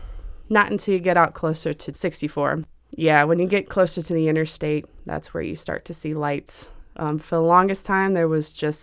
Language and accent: English; New Kent, Virginia, United States; also born or lived in Richmond; So, I mean, I was born in Richmond, St. Mary's, if you want to be specific. But that's I grew easy. Up in New Kent